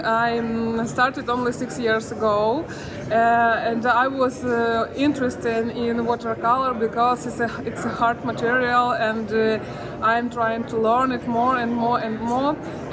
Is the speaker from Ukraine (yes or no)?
yes; Kyiv, Ukraine; English is a second language; moved away as an adult; now in Calgary, Canada; I am originally from Kyiv, but in May I was moved into Canada, to Calgary. Now I live in Calgary.